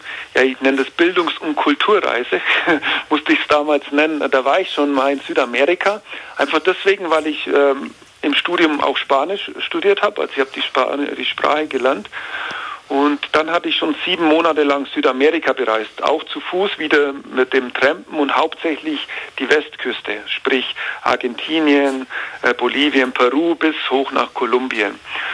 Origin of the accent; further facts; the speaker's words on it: Bavaria, Germany; ich komme aus Süddeutschland, aus dem Frankenland.